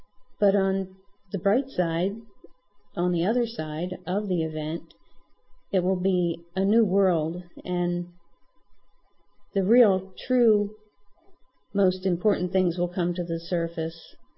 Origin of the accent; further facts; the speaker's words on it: New Jersey, United States; Greetings. … I'm from New Jersey and recently moved to the Midwest